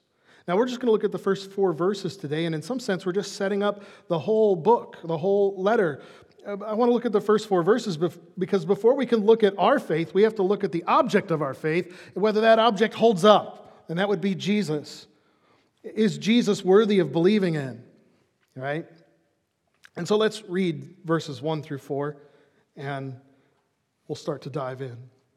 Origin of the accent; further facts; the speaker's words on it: Chicago, Illinois, United States; I grew up in Chicago, and he has a sister on Shawnee Trail.